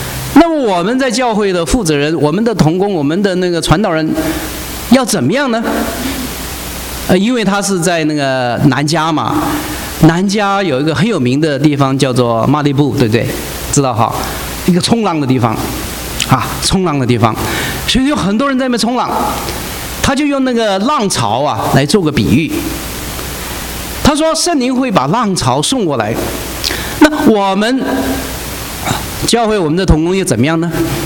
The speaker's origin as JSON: {"language": "Chinese", "country": "Taiwan", "said": "我们几位哈是从台湾来的嘛哈？"}